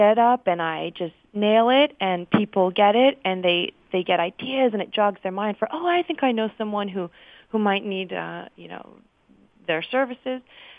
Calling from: New Jersey, United States; I'm calling from New Jersey.

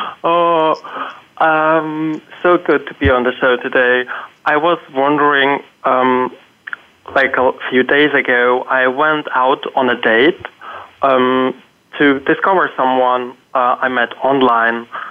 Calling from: Hamburg, Germany; I'm calling in today from Hamburg, Germany.

